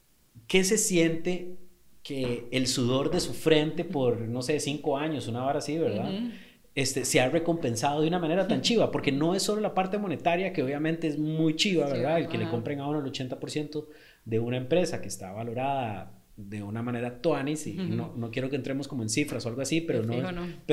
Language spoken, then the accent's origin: Spanish; Costa Rica; nosotros como emprendedores ticos